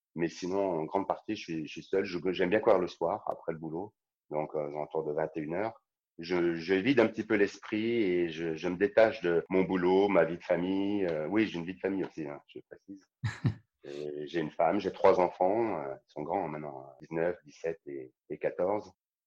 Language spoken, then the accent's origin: French; Saint-Étienne, Auvergne-Rhône-Alpes, France; Je suis stéphanois, mais je suis pas fan de foot.